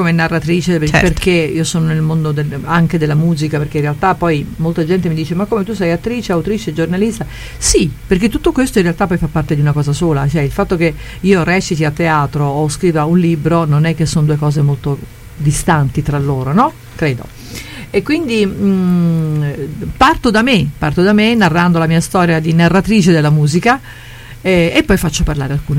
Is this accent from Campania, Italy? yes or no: yes; Naples, Campania, Italy; born there; Io sono nata a Napoli e il mio papà non voleva